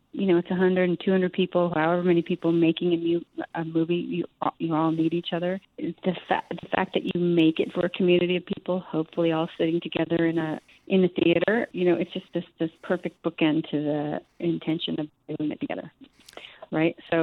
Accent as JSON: {"language": "English", "region": "Connecticut", "country": "United States", "tie": "born or raised there", "said": "I grew up in Connecticut"}